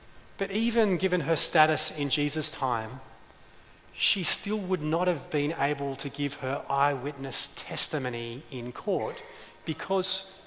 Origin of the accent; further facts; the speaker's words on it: Sydney, New South Wales, Australia; I was born in Bankstown Hospital and lived in the Sydney suburb of Beverly Hills North.